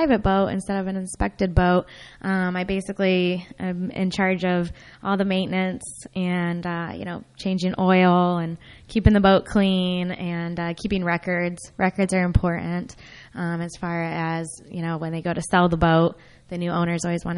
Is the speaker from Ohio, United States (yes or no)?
yes; Ohio, United States; now in Florida, United States; I grew up in Ohio on Lake Erie because everybody asks what a girl from the Midwest is doing on a boat.